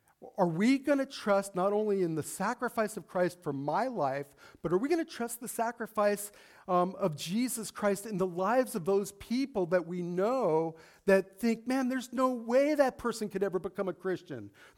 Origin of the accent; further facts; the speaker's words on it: Las Vegas, Nevada, United States; I grew up in Las Vegas, and I always kind of go back to Las Vegas, but I did. Hey, I lived there for most of my life.